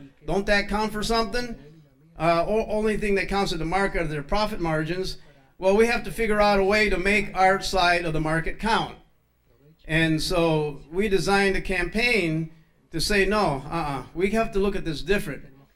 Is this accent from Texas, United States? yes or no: yes; Texas, United States; born there; I was born in South Texas, right on the border there, 8 miles this side of the river, for better or for worse. That's where I was born.